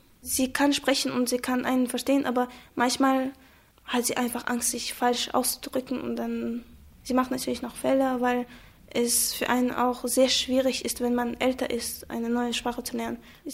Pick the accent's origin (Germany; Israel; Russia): Russia; Chechnya; first language Chechen; German is a second language; Meine Muttersprache ist Tschetschenisch. Es ist ganz anders als Russisch.